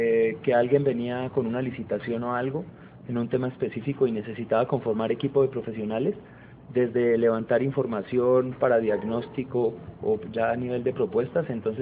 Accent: Popayán, Cauca, Colombia; also born or lived in Manizales; de Popayán, Cauca, Colombia. Estudié economía y filosofía y letras, ambas en Manizales, donde viví casi 14 años y después regresé a Popayán

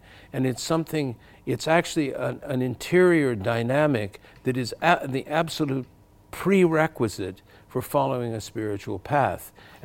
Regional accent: Santa Barbara, California, United States; And I'll give you an example of my hometown again, Santa Barbara.

